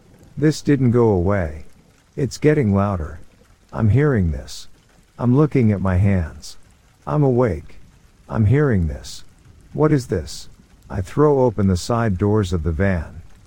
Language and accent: English; Ohio, United States; now in Monterey, United States; I'm from back east. I'm from Ohio. And I've been in Monterey now for the last 40 years.